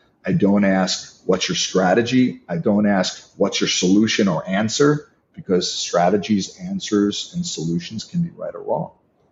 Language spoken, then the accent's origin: English; New York, United States; Now, I'm from New York. I talk pretty fast.